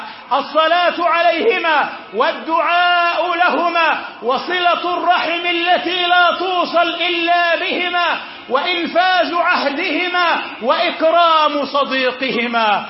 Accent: Egypt; اللهم أصلح حال بلدنا مصر، اللهم اجعل مصر أمنا أمانا، سخاء رخاء، سلما سلاما

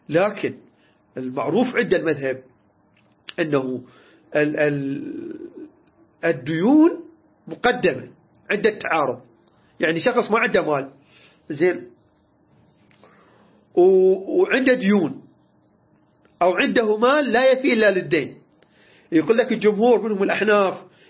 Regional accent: Iraq

